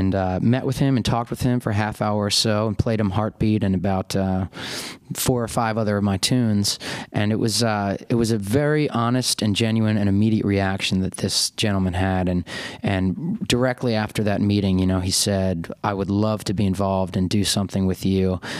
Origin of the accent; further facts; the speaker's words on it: Philadelphia, Pennsylvania, United States; Philadelphia is my hometown, and I love it here, and I think I'll always consider it home.